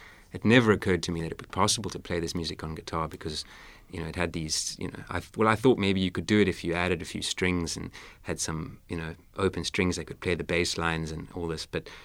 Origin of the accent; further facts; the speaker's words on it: South Africa; growing up in South Africa, living in South Africa